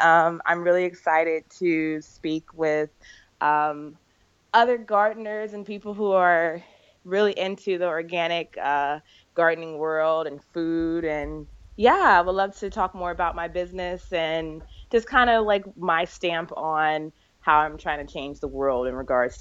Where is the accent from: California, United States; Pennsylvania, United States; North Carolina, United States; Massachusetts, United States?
California, United States; Like, I'm from California originally.